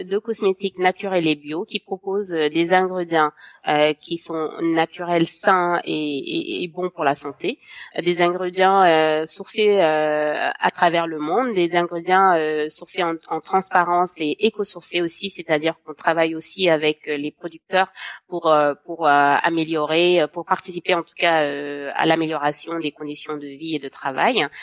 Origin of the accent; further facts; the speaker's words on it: Senegal; now in France; moi je suis sénégalaise et je vis en France depuis plusieurs années maintenant. Mais je suis issue d'une grande fratrie, mes parents sont au Sénégal où j'ai grandi une partie de ma vie